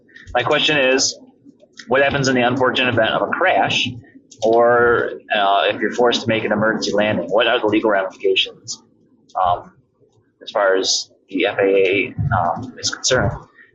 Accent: New York, United States; I'm from Western New York.

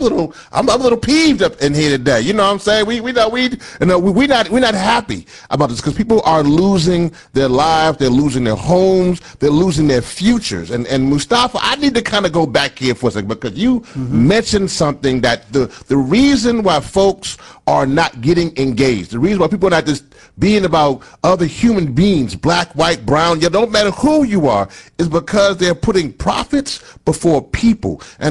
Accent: Louisiana, United States; I'm from Louisiana. Mm-hmm. I mean, my parents and folks are from Trinidad, but I'm from Louisiana.

